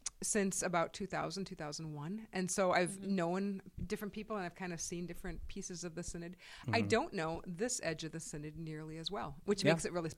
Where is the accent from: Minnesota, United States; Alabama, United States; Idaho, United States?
Minnesota, United States; New Ulm; I grew up in New Ulm, so just a little bit south of you guys.